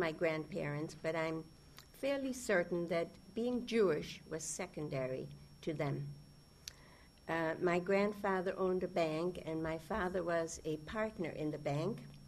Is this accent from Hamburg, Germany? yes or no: no; Berlin, Germany; growing up as a Jewish child in Nazi-occupied Europe. I was born in Berlin, Germany, and the early part of my childhood was very comfortable and carefree.